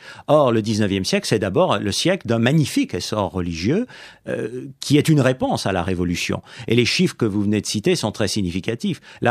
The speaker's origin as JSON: {"language": "French", "region": "Auvergne-Rhône-Alpes", "country": "France", "tie": "born or raised there", "said": "Oui, c'est ma terre natale"}